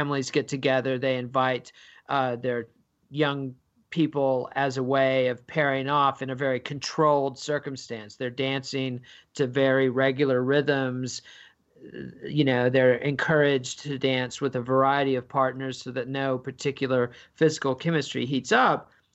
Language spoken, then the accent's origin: English; United Kingdom; as a Brit, you're more focused on England than most American historians